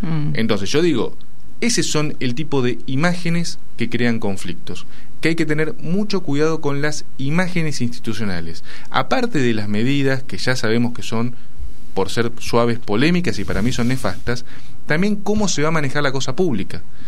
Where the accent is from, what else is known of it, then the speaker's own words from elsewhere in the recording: Argentina; lo que sí soy esencialmente un argentino orgulloso